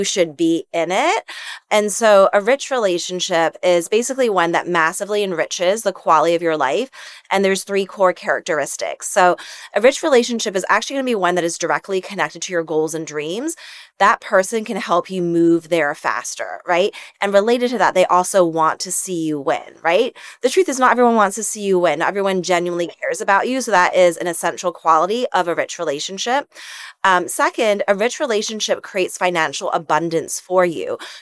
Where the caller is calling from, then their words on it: Toronto, Ontario, Canada; also born or lived in Puerto Rico; Oh, yeah, I'm joining you in Toronto. So, yeah, it's been an interesting past 6 months. I have been living in Puerto Rico for 7 years, and I'm in the process of relocating.